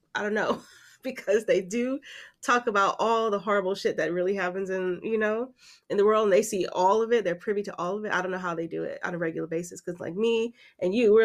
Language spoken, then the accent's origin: English; New York, United States; I didn't really listen to her when she was on the radio, even though I'm a New Yorker.